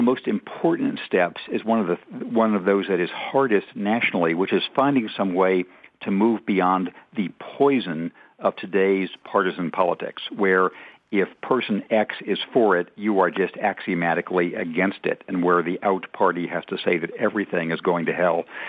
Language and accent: English; Redlands, California, United States; the University of Redlands in California, that being my hometown